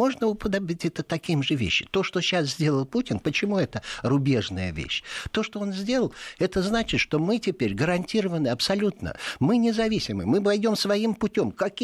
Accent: Irkutsk, Irkutsk Oblast, Russia; как лететь до Иркутска, моего родного города

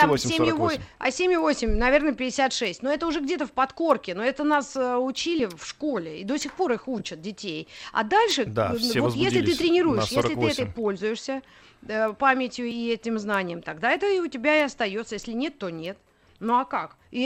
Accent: Moscow, Russia; Во-первых, если вот я москвич тут родился, и я знаю очень много троп еще с каких лет.

